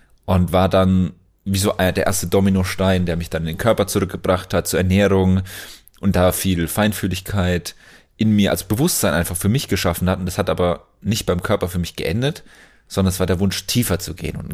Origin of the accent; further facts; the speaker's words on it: Ellerbrunn, Bavaria, Germany; Es gibt ja nur drei in Ellerbrunn, wo ich aufgewachsen bin.